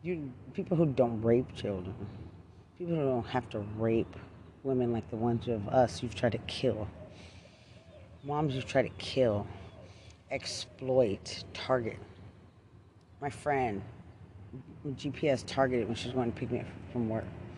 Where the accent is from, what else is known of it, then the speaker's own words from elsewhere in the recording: Texas, United States; I'm from Lubbock County.